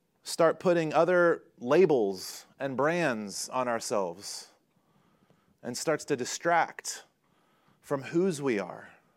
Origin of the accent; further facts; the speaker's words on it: North Carolina, United States; I grew up in North Carolina.